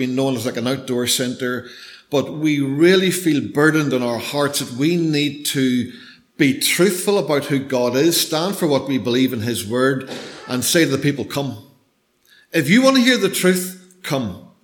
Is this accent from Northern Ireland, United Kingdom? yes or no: yes; Belfast, Northern Ireland, United Kingdom; And yes, I'm from Belfast, so we would normally say, what about you?